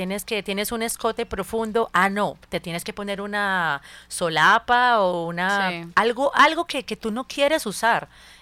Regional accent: Cali, Valle del Cauca, Colombia; now in Barranquilla, Colombia; llegué acá, pues a Barranquilla, a la costa, y era que yo me imaginaba, claro, yo soy caleña y vengo de un clima caliente también, pero pasé muchos años pues en otros lugares más fríos.

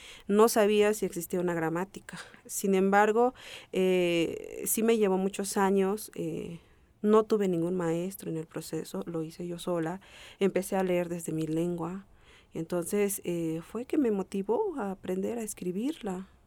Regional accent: Chalam del Carmen, Chiapas, Mexico; soy chiapaneca. Mi comunidad se llama Chalam del Carmen, que es una comunidad muy pequeña que pertenece al municipio de Ocosingo. Es un lugar donde yo crecí, donde mis abuelos me compartieron todo ese conocimiento como tzeltales

